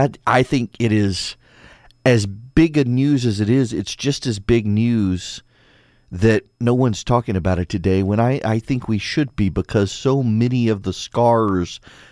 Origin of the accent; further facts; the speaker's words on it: Louisiana, United States; Near my house growing up in Louisiana and the plantations of the Felicianas where Jefferson Davis's family was buried.